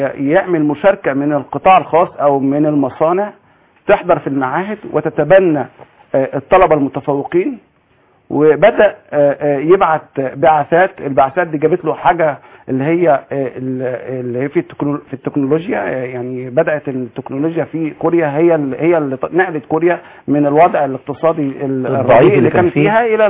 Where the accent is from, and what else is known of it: Egypt